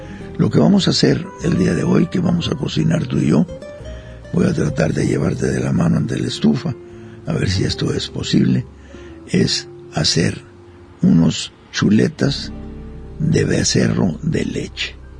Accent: Sonora, Mexico; Vamos a cocinar algo ahora que me recuerda mucho mi tierra, Sonora, que me recuerda mucho mi época de muchacho, de niño casi, cuando ordeñábamos las vacas y después hacía quesos.

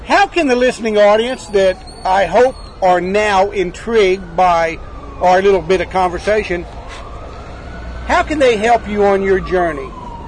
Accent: United States; I grew up on Route 66

